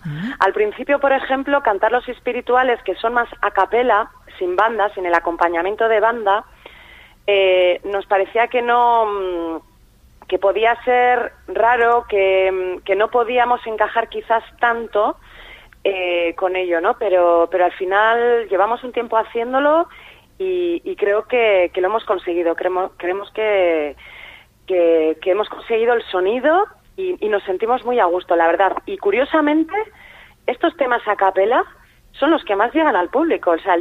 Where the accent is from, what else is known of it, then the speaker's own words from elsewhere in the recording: Basque Country, Spain; la verdad es que somos todos del País Vasco